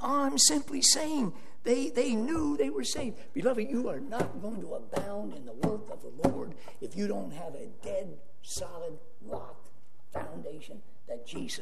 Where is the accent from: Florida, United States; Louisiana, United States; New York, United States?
Florida, United States; because we're Floridians, of course. We grew up in Florida. So I'm not a snowbird. I'm just a wandering son come home.